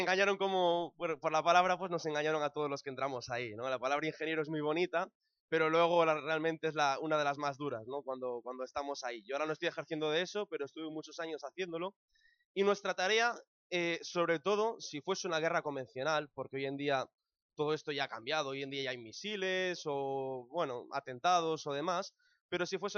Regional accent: Santiago de Compostela, Galicia, Spain; also born or lived in Barcelona; mi madre es de León y nací en Barcelona, tengo una familia en Barcelona, y solía decir que era de Barcelona, pero yo ahora siempre digo que soy gallego, ¿no? Y que soy de Santiago.

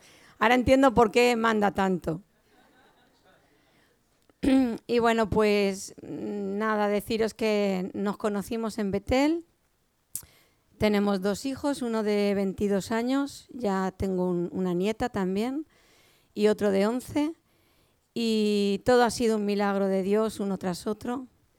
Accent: Madrid, Community of Madrid, Spain; born there; nací en Madrid, tengo 50 años

